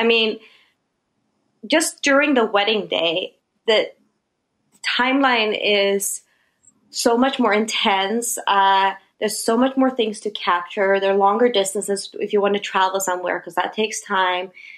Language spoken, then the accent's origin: English; Sweden; moved away as an adult; now in New York, United States; So I came from Sweden being a pretty established photographer.